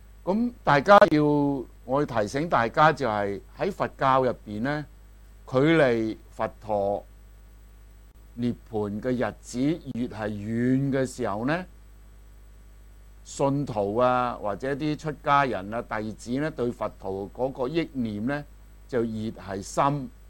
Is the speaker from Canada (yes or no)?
no; Guangdong, China